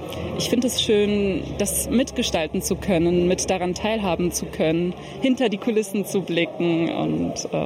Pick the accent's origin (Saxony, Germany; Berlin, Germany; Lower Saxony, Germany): Berlin, Germany; Und ich komme ja aus Berlin